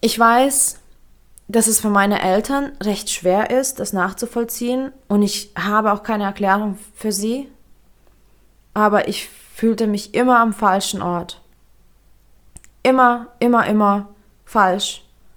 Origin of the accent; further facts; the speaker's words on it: Lithuania; ich bin in Litauen aufgewachsen. Ich bin auch dort geboren und habe mich mein ganzes Leben dort fremd gefühlt.